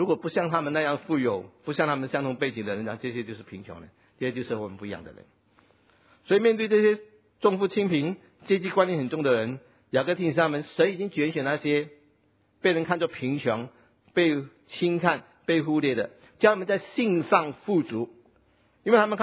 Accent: Singapore; 我们新加坡人就很好嘛

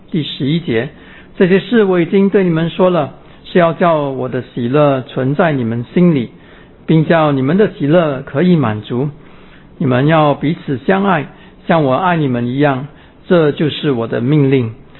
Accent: Singapore; 我们是新加坡人啊，新加坡人很少种菜、种花、种果的。

